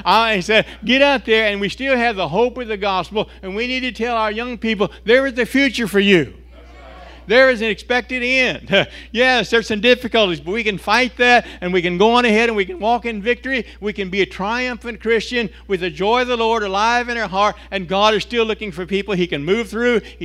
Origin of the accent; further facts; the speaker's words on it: United States; yes, I'm an American. I'm very proud of being an American.